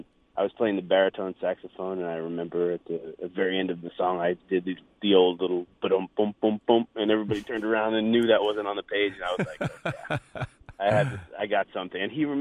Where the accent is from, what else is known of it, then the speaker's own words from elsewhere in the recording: Long Island, New York, United States; I grew up in Long Island, New York, outside of, about 50 minutes from New York City.